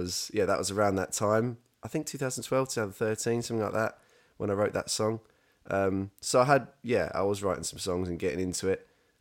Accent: Cliffe, South East England, United Kingdom; I grew up in Cliff. So like there's a Cliff social club, Cliff Woods is not far from us as well.

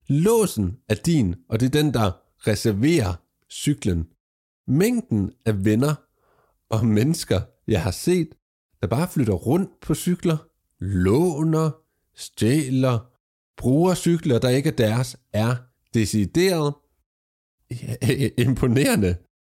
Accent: Jutland, Denmark; Eller måske har du et modsvar til mig som jyde

